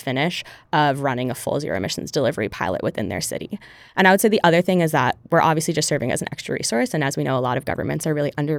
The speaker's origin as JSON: {"language": "English", "region": "Michigan", "country": "United States", "tie": "born or raised there", "said": "I grew up in Michigan, and then I went to Yale for college."}